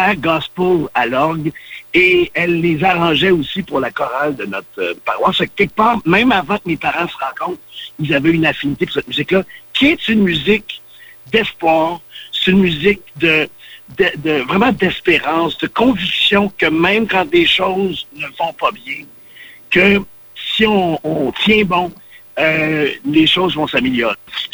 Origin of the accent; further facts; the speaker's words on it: Saint-Germain-de-Grantham, Quebec, Canada; also born or lived in Montreal; Je suis né à Montréal, mais oui. Je suis tout de suite retourné à Saint-Germain-de-Grand-Tam, oui. Dans le comté de Drummond, et c'est là que j'ai grandi.